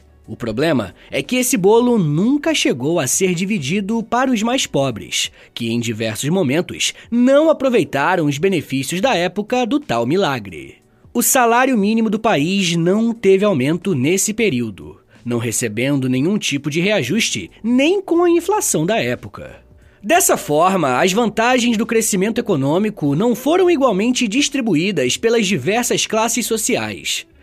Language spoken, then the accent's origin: Portuguese; Angra dos Reis, Rio de Janeiro, Brazil; lá na minha cidade natal, Angra dos Reis, que fica no estado do Rio de Janeiro.